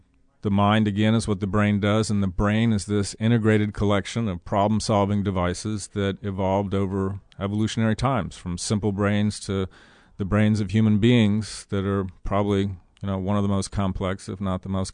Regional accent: Alexandria, Virginia, United States; also born or lived in Washington, D.C.; I was born in Washington, D.C., raised in Alexandria, Virginia.

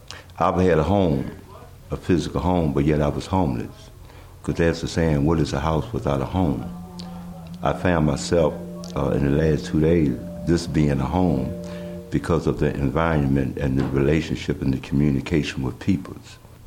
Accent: Charlottesville, Virginia, United States; moved away as an adult; also born or lived in Chicago; I was born and raised here in Charlottesville and graduated from Jackson P. Brewer in 67, and I relocated up north in 68, just recently coming back from Chicago, been about 2 months.

